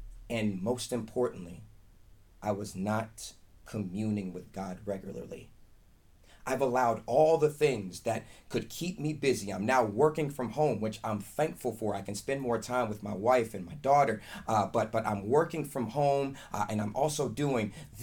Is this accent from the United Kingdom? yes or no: no; Cincinnati, Ohio, United States; We come from Cincinnati, Ohio.